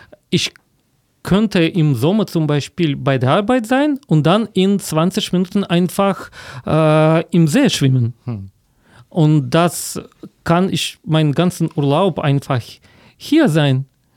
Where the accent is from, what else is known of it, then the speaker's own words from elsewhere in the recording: Kyiv, Ukraine; moved away as an adult; now in Leipzig, Germany; ich bin in Kiew geboren und fast, jetzt kann ich sagen, fast mein ganzes Leben lang in Kiew gewohnt.